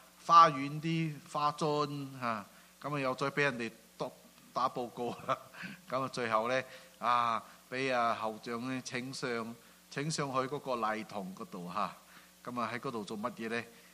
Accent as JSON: {"language": "Cantonese", "country": "Singapore", "second_language": "Cantonese", "said": "我唔係香港人嚟噶嚇，我係新加坡人嚇，係潮州人嚟噶。所以咧，我係講國語嘅，所以咧啲潮州話成日咧，廣東話成日咧好甩咳噶嚇。"}